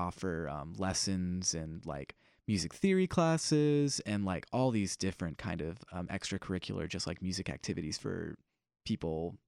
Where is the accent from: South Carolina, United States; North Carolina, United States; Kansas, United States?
South Carolina, United States; Charleston; Yeah, I mean, growing up in Charleston, I hit it at a really good time where it kind of turned from a not so well-known coastal town to really kind of a booming art center in a way.